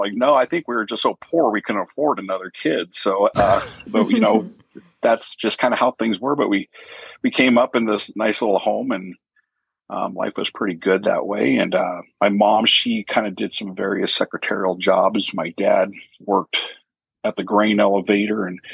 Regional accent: Washington, United States; born there; I was born in Washington State. My father was a young kid in the Army. So over by Fort Lewis, Washington. My family was from the Tri-Cities, Washington, which is southeast in the state.

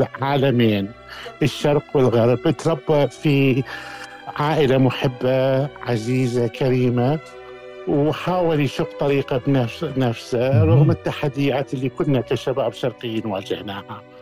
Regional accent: Mount Lebanon, Lebanon; born there; ولدت في لبنان بالجبل في لبنان من أبوين عراقيين.

